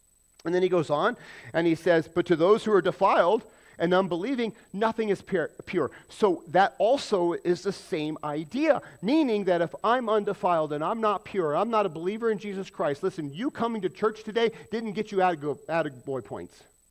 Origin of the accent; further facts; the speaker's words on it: Pueblo, Colorado, United States; born there; I'm from the South. Born in Pueblo.